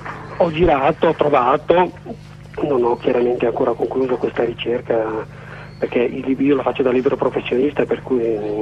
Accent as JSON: {"language": "Italian", "region": "Veneto", "country": "Italy", "tie": "born or raised there", "said": "Sono della provincia, però sono veronese, sì sì."}